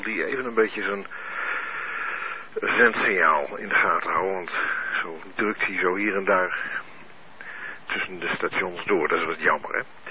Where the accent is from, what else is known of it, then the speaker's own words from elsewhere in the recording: Ermelo, Gelderland, Netherlands; uit Ermelo.